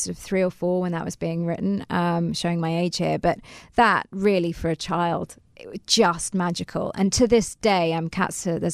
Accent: London, United Kingdom; I grew up in London.

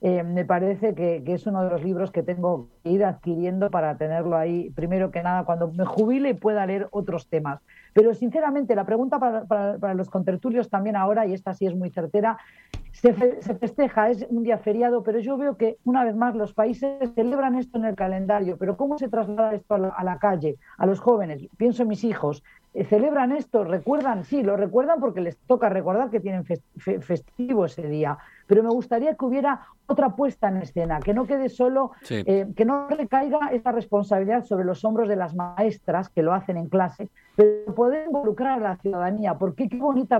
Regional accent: Basque Country, Spain; el País Vasco, de donde yo vengo, o Galicia, que son las dos regiones con las que estoy más íntimamente ligada por lazos de sangre.

